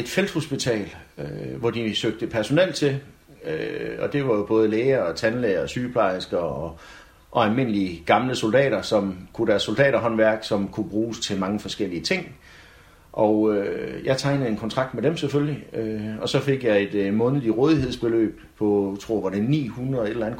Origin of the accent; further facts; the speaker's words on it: Nymindegab, Region of Southern Denmark, Denmark; also born or lived in Glostrup; Jeg er i hvert fald opvokset i Nymindegab. Jeg er egentlig født over i Glostrup, men flyttede fra Glostrup, da jeg var 2 år til Nymindegab, så jeg er opvokset på Vestkysten indtil det år, jeg blev 18, hvor vi så flyttede herned til Haderslev.